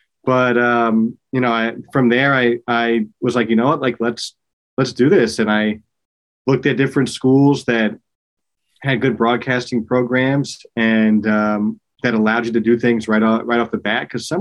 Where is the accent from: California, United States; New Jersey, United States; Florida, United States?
New Jersey, United States; moved away as an adult; And so I grew up in New Jersey, but I moved from New Jersey to Maryland for school.